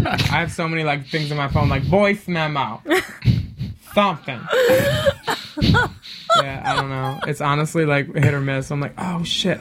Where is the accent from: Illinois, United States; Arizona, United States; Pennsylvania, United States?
Pennsylvania, United States; Philadelphia; I'm from Philly, and boys like you make me miss that.